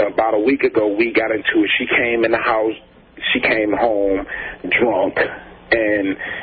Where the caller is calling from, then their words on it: Detroit, Michigan, United States; Detroit, Michigan.